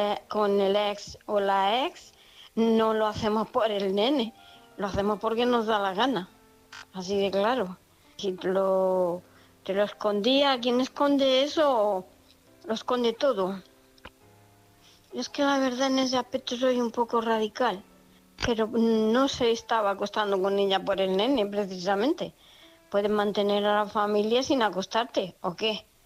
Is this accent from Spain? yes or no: yes; Region of Murcia, Spain; de Murcia.